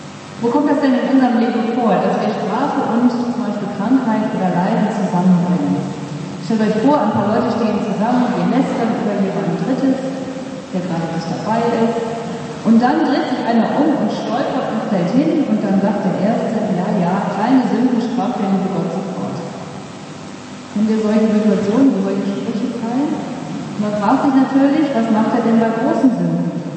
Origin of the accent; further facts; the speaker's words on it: Duisburg, North Rhine-Westphalia, Germany; Ich erinnere mich als Kind in Duisburg, obwohl es eine Großstadt war, gab es noch gute Nachbarschaften.